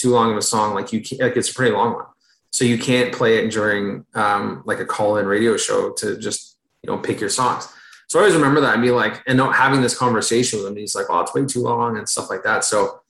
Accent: Alexandria, Ontario, Canada; So I grew up in, so Ottawa, if you go east of Ottawa towards Montreal, I grew up that way. So right on the actual Quebec, Ontario border, like as far, I guess it'd be east of Ontario you can go. The town would have been Alexandria, Ontario.

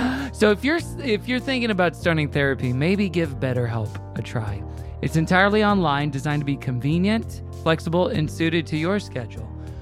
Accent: Tulsa, Oklahoma, United States; me and my siblings all share their birthdays, and we're all from Tulsa, Oklahoma as well.

